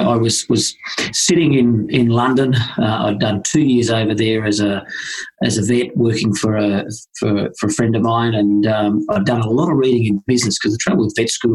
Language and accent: English; Queensland, Australia; So I grew up in Western Queensland on a sheep and cattle station